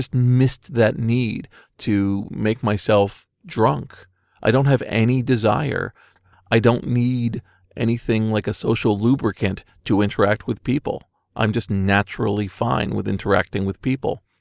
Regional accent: United States; Now, I'm an American.

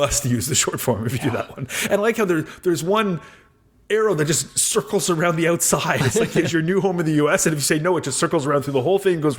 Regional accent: Canada; Here in Canada, we sp

